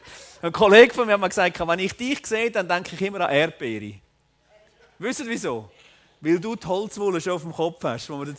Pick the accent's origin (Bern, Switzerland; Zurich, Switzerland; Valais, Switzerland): Zurich, Switzerland; Schlieren; wir sind in Schlieren bei Zürich aufgewachsen. Und ich habe dort gelebt.